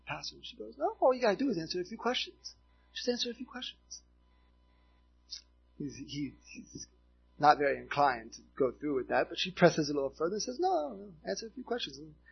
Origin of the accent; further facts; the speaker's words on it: Miami, Florida, United States; You see, growing up in the city, I grew up in Miami.